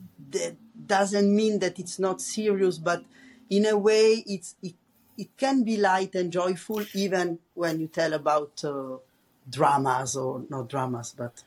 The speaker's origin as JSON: {"language": "English", "town": "Rome", "region": "Lazio", "country": "Italy", "second_language": "English", "said": "especially maybe we are from Rome. And so we are like, oh, whatever, this is whatever."}